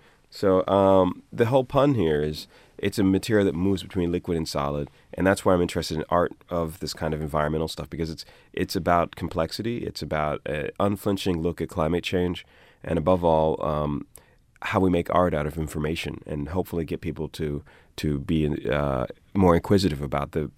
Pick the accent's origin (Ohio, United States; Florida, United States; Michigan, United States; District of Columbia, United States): District of Columbia, United States; Washington; now in Baltimore, United States; coming from D.C., which is, you know, I grew up near DuPont Circle and then moved out to way up Rock Creek Park.